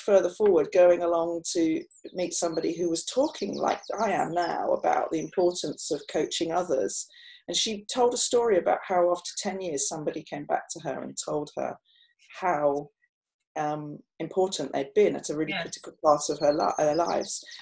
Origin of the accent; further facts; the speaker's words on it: Midlands, United Kingdom; accent: Midlands; I know I was laughed at for my Midlands accent and what I said.